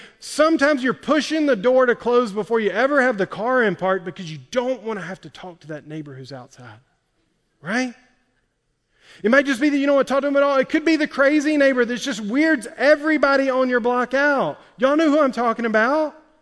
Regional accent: Alabama, United States; It's because I'm from Alabama, and you might have thought I said Haitians

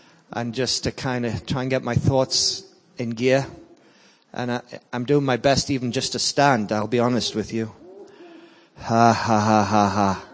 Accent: North East England, United Kingdom; I'm from the UK. I'm from Northeast England. Our cities are Newcastle, Durham, and Sunderland.

